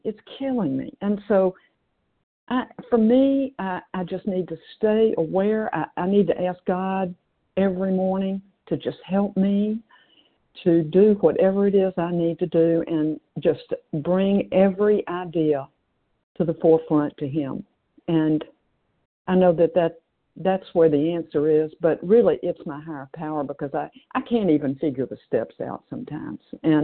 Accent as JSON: {"language": "English", "region": "Tennessee", "country": "United States", "lives_now": "California, United States", "said": "I'm from Tennessee, but I'm in California, and the shares have just been incredible this morning."}